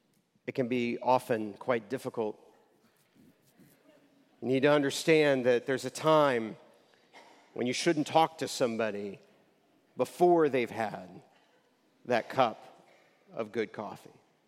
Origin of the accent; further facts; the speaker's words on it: United States; And most of us kind of bristle at this because we're modern American, individualistic, I can do what I want whenever I want kind of people.